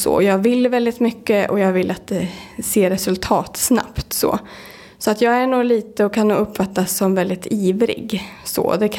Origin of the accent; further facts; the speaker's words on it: Kungsör, Västmanland County, Sweden; Jag är född 1983, så jag är 33 år gammal. Jag är född och uppvuxen i Kungsör, men har väl varit utrest ett tag när jag pluggade.